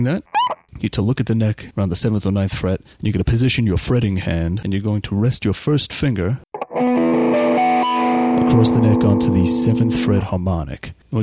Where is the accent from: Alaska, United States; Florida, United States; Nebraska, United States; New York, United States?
New York, United States; New York City; I was born and raised in New York City. Hope you all can understand the way I talk.